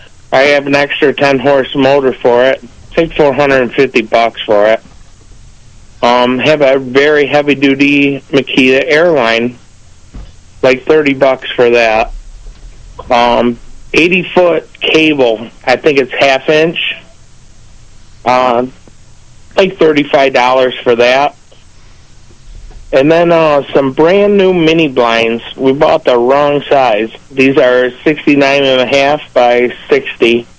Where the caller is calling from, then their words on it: Warsaw, New York, United States; Calling from Warsaw.